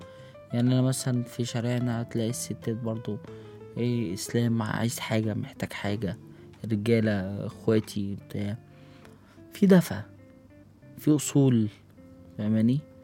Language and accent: Arabic; Egypt; يعني انا افتخر ان انا مصري.